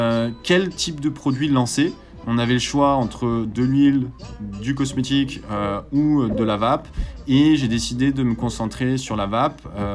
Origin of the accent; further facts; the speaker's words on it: Marseille, Provence-Alpes-Côte d'Azur, France; j'ai grandi à Marseille